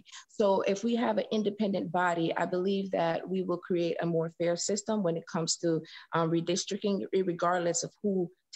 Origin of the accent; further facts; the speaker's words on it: Jamaica; now in Athens, United States; I am originally from Jamaica. My family migrated to the US in the mid 80s. I relocated to Athens, Georgia, I would say in 2012